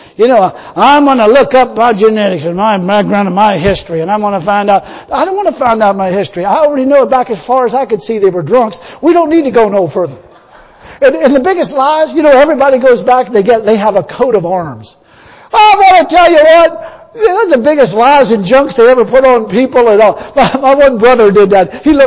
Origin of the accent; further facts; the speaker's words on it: United States; I never lived in Ireland in my life. If physically, I've lived in America. That's where I am. I'm an American. I ain't an Irishman.